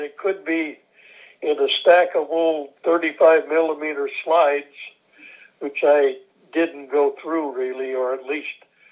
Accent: Juneau, Alaska, United States; born there; What got me here the first time was I was born in Juneau. And yes, my family has been in Alaska.

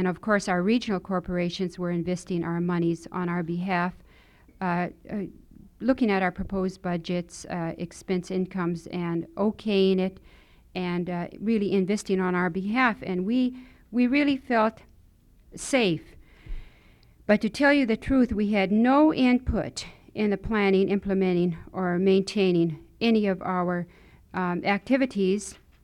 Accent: Rampart, Alaska, United States; born there; now in Fairbanks, United States; I live in Fairbanks. I was born in Rampart, Alaska, which is located on the Yukon River. I am Khoikhon Athabascan Indian, and I was raised traditionally

